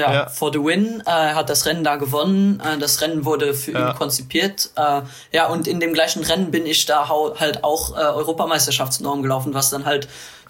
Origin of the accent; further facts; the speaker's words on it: Luxembourg; Ja, also natürlich als Luxemburger würde ich sagen, er ist der verdiente Europameister.